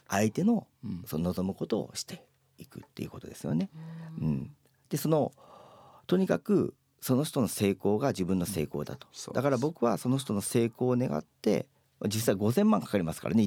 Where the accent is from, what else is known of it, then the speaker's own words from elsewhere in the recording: Kitakyushu, Fukuoka, Japan; まずあの福岡県ね、北九州市は私の地元ということで、だからまあ本社を置いてるということです。